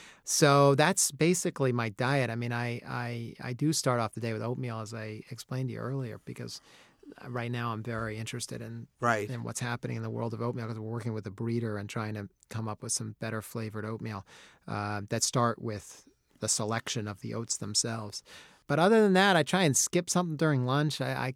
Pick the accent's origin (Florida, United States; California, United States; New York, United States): New York, United States; born there; I was born on the Upper East Side in New York. I was a Jew.